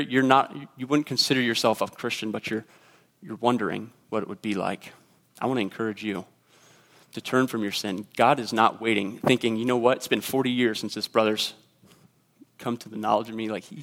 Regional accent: Mount Vernon, Ohio, United States; Now, like I said, I grew up in Mount Vernon, Ohio, which is a more rural community.

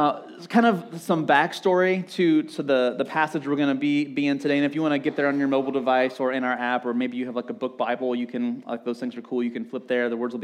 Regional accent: Amity, United States; Some of you are from Danville. I'm from Amity, right?

